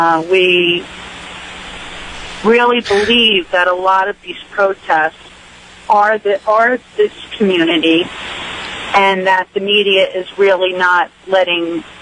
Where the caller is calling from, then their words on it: New York, United States; Yes, hi. I'm actually calling from New York, 77 a.m.